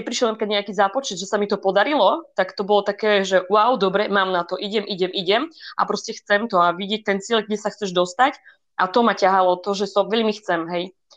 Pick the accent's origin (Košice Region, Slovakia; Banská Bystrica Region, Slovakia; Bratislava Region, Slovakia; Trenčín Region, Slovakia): Košice Region, Slovakia; Košice; Pochádzam pôvodne z Košic.